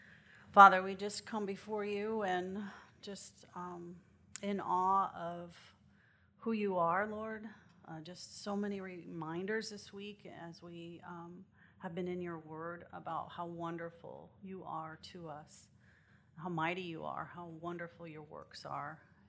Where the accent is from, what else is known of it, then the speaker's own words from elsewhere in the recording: Indianapolis, Indiana, United States; I'm from Indianapolis, Indiana, and have the privilege to worship at College Park Church there in Indianapolis.